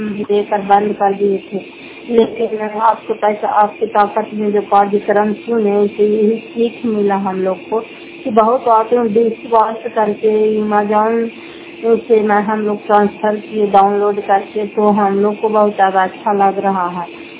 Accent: Fatehpur, Bihar, India; घर फतेहपुर पंचायत मकौटा जिला नालंदा खराटा साहब ब्लॉक की निवासी हूँ

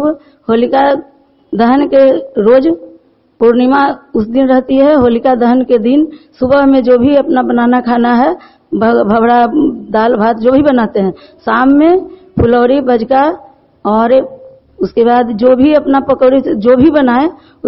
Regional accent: Ekangadi, Bihar, India; मैं एकंगडी के रहने वाली हूँ।

